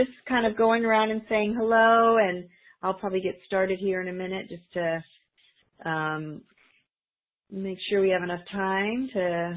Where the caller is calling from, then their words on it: Austin, Texas, United States; Anyway, I'm calling from Austin.